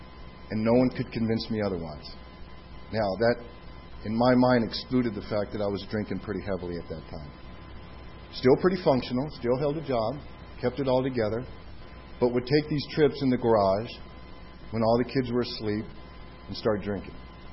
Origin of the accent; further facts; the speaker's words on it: San Diego, California, United States; My history is I'm here from San Diego, born and raised here, went to high school here, went to college down in Louisiana